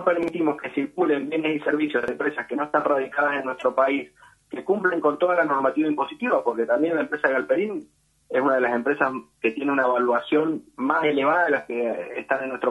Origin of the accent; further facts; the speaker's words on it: Mendoza, Argentina; moved away as an adult; now in Rosario, Argentina; hace 15 años que vine de Mendoza, porque mi compañera es de acá de Rosario, pero no tengo familia en Rosario.